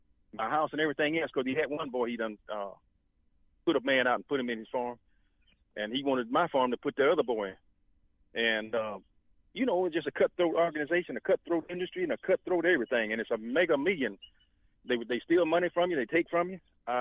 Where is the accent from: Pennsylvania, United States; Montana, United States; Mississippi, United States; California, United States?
Mississippi, United States; Forest; For I'm from Forest, Mississippi, is ranked number four in the whole United States in poultry, chickens.